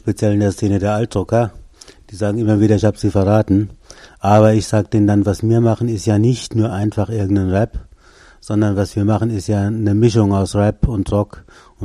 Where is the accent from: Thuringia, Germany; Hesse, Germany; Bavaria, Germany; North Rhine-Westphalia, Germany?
Hesse, Germany; Zwingenberg; born there; ich bin in Zwingenberg an der Bergstraße geboren.